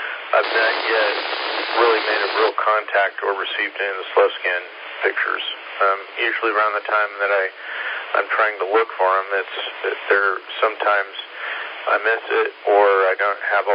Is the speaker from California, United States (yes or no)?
yes; Bakersfield, California, United States; And then I grew up in California